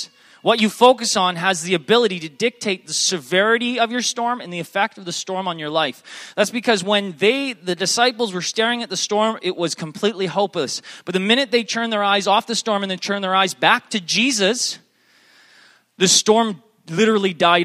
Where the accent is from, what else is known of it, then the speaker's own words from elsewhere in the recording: Canada; we said, hey, we're traveling, we're from Canada.